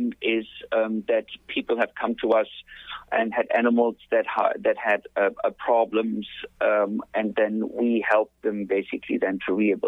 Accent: Germany; moved away; And I'm originally from Germany and been sort of, been all over the world.

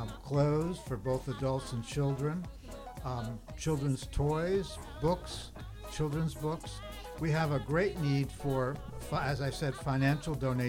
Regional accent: Chatham, New York, United States; I grew up in Chatham and went to Chatham High, then went to Yale.

